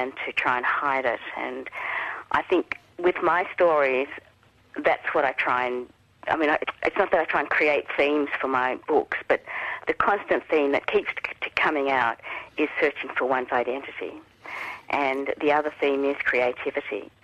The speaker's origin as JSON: {"language": "English", "town": "Melbourne", "region": "Victoria", "country": "Australia", "tie": "born or raised there", "said": "I did. I grew up in Melbourne."}